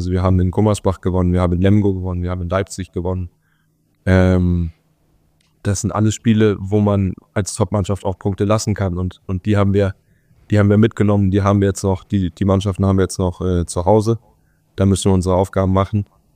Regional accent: Denmark; ich bin in der deutschen Minderheit in Dänemark aufgewachsen. Das heißt, ich bin zu einer deutschen Schule in Dänemark gegangen, die ersten 9 Jahre. Bin danach dann auf eine dänische Schule gegangen. Aber ich bin zweisprachig aufgewachsen, Deutsch und Dänisch. Meine Eltern sind Deutsche.

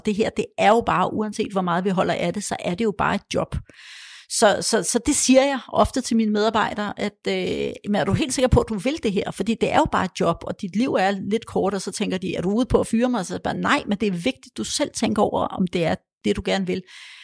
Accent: Poland; born there; Danish is a second language; og jeg er født i Polen, jeg kunne også godt tale polsk stadigvæk

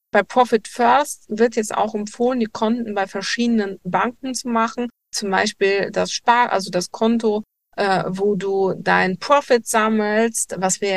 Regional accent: Luxembourg; now in Germany; Ich bin Luxemburgerin und werde hoffentlich bald auch zurückziehen.

